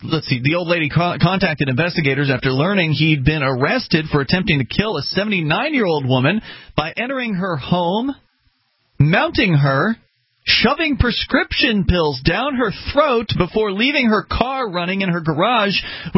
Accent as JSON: {"language": "English", "town": "Sarasota", "region": "Florida", "country": "United States", "tie": "born or raised there", "said": "Actually, from my hometown of Sarasota, Florida."}